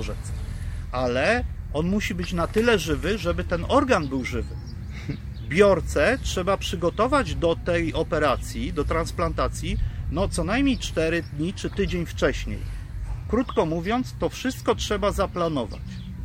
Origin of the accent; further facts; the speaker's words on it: Łódź, Łódź Voivodeship, Poland; Ano w tym jest problem, że ja jestem z Łodzi.